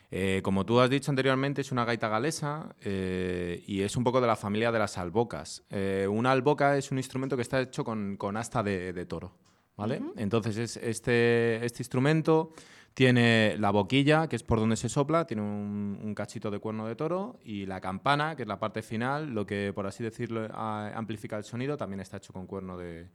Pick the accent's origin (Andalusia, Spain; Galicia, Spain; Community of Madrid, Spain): Community of Madrid, Spain; aquí en Madrid, al lado de mi pueblo, en la Sierra de la Cabrera.